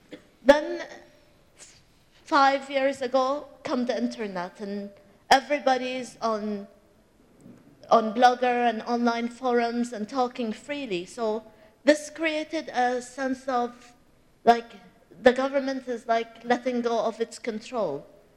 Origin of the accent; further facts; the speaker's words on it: Bahrain; I come from Bahrain. Bahrain is a very, very tiny country.